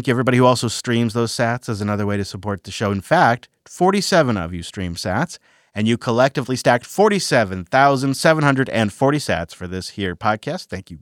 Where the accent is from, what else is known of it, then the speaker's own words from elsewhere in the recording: Washington, United States; they're probably not legally allowed to operate in my home state of Washington.